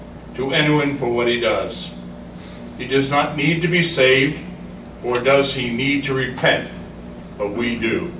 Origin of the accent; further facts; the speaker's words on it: United States; born there; I love the land of my native birth. I'm a Native American. I'm not an Indian, but born here in the great U.S. of A., nearly 400 years of ancestry.